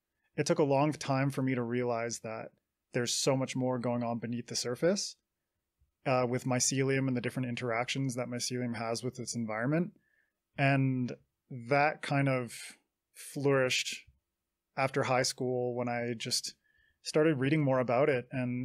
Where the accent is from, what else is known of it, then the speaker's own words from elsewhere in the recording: British Columbia, Canada; most of it stems from childhood, growing up on the West Coast in British Columbia.